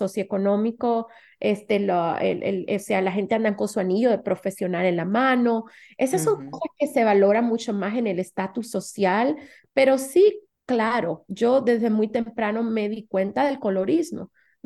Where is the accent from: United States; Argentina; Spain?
United States; New York; Y recuérdate que la ciudad de Nueva York, nosotros crecimos cuando vinimos en el sur del Bronx. Tú casi no veías a nadie de otro color. Y los latinos que veían, o sea, los muchos dominicanos no habíamos en ese sector